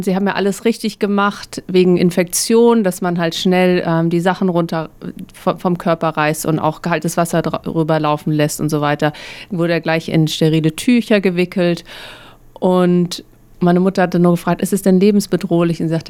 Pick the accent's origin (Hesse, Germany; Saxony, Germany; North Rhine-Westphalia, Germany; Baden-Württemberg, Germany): Saxony, Germany; Dresden; Wir kommen ursprünglich aus Dresden, der ehemaligen DDR.